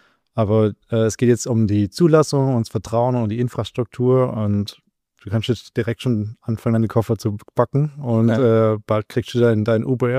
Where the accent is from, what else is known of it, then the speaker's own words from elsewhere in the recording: Baden-Württemberg, Germany; Ja, ich komme vom kleinen Dorf aus der Schwäbischen Alb mit 1000 Einwohnern.